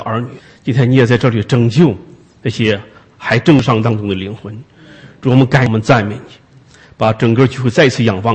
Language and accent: Chinese; China; 我们中国人也常说，也说有一句话说，那个七岁被称为古稀之年